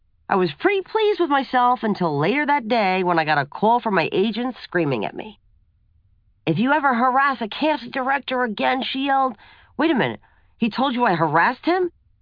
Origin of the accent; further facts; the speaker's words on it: Brooklyn, New York, United States; accent: Brooklyn; With my Brooklyn accent thicker than usual, my hands waving all around and a lot of fuck sprinkled